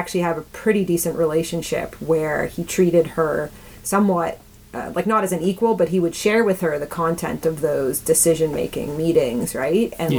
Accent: Canada; And I'm Canadian and American.

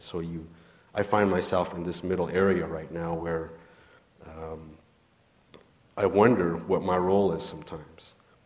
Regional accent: Flagstaff, Arizona, United States; I spent part of my youth there, but also partly growing up in Flagstaff, Arizona.

